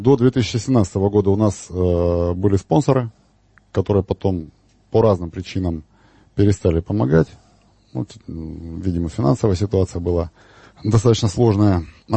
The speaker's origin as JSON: {"language": "Russian", "town": "Rostov-on-Don", "region": "Rostov Oblast", "country": "Russia", "said": "Нет, я из Ростова-на-Дону, скорее всего, ростовчанин."}